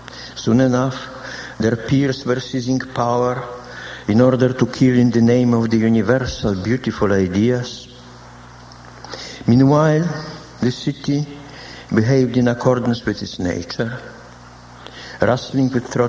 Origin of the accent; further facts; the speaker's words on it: Lithuania; I was brought up in Lithuania